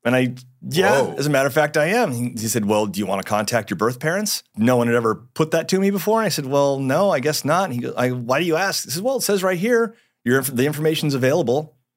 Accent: San Diego, California, United States; So I grew up in San Diego, and my parents told me from a very early age that I was adopted at birth.

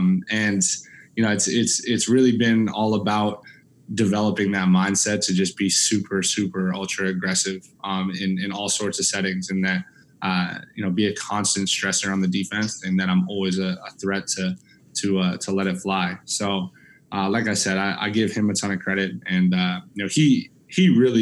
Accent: Northeast, United States; Yeah, so I grew up in the Northeast, like we had kind of talked about. So I grew up a Celtics fan.

